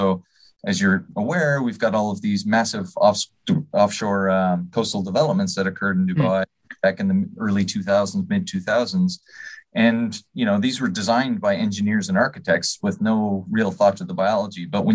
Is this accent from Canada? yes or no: yes; Eastern Canada, Canada; And so I grew up in Eastern Canada on the Atlantic coast, and we'd go sailing for 2 months straight every year